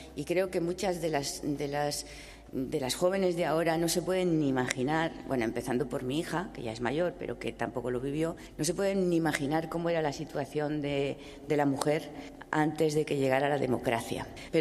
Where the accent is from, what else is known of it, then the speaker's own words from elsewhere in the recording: Spain; Todos mis viajes han hecho que me vuelva cada vez como más española, y me siento muy orgullosa de ser española y de defender mi país